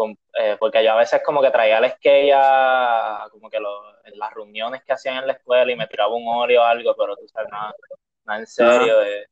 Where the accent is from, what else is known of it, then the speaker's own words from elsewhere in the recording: Santurce, Puerto Rico; also born or lived in Carolina; soy de aquí de Santurce.